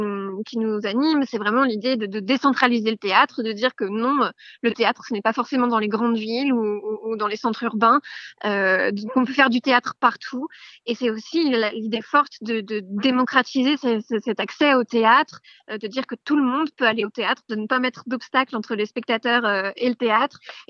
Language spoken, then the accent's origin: French; Clermont-Créans, Pays de la Loire, France; j'ai grandi ici à Clermont-Créant